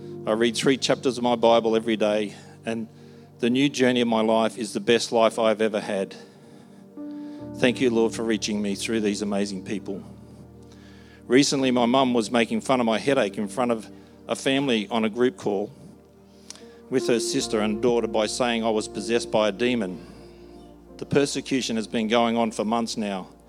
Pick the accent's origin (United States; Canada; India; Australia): India; I'm from India. I grew up in a Muslim, in the Muslim religion.